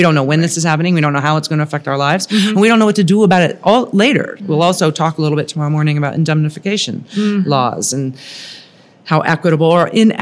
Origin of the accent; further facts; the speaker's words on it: Memphis, Tennessee, United States; Well, I'll tell you, I'm from Memphis.